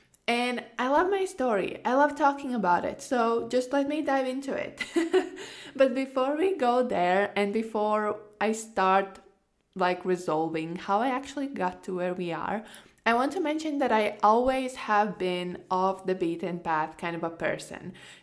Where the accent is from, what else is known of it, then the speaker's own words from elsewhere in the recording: Latvia; I'm from Latvia, which is a small Northern European country, and we have like barely 2 million people living there.